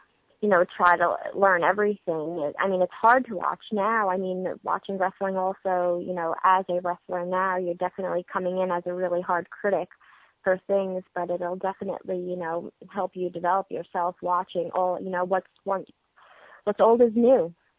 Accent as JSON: {"language": "English", "town": "Brooklyn", "region": "New York", "country": "United States", "accent": "Brooklyn", "said": "but I think that my Brooklyn accent is so bad."}